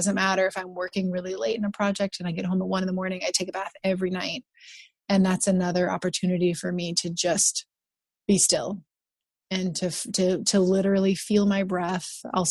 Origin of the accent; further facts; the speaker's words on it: Cantwell, Alaska, United States; also born or lived in Anchorage; They moved to Cantwell, Alaska. That's where I was born in Anchorage, moved to Cantwell with them.